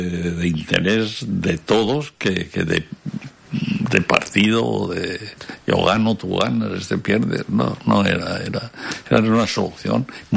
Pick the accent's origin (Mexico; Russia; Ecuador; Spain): Spain; Benidorm, Valencian Community; Pues sí, me gusta, es mi pueblo, me gustaría más otras cosas mejor también, pero me gusta, es mi pueblo y me gusta.